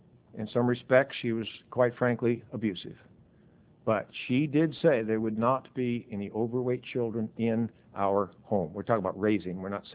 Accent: Montana, United States; I grew up in Montana. It's cold there in the winter. We played outside in the winter in Montana.

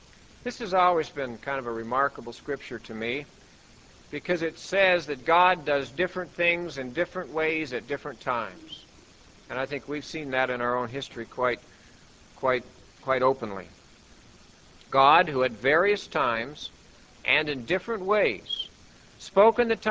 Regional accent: Butte, Montana, United States; also born or lived in Anaconda; I've worked in smelters growing up in Butte and Anaconda, Montana. That was all mining in there.

